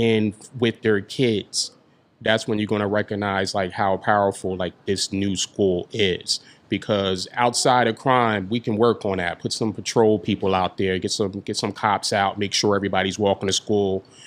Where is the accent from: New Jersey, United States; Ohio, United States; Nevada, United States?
New Jersey, United States; Trenton; We're from Trenton. We're creatives. Like, yes. It doesn't mean that we're not geniuses, but we're creatives. We do things with our hands. We build, you know. So when they took vocational away from Trenton High in the late 90s